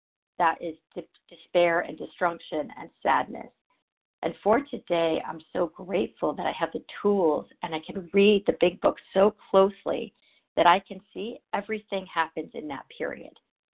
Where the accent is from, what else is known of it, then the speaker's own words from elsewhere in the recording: California, United States; from Southern California.